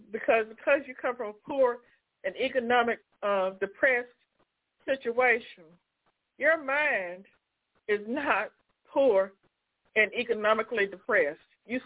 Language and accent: English; North Carolina, United States; The first black woman who was a banker from the county where I grew up in North Carolina.